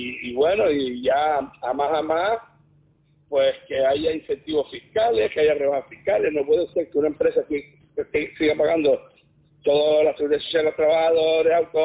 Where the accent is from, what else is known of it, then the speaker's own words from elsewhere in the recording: Tejeda, Canary Islands, Spain; Yo provengo de Tejeda, mi familia es de Tejeda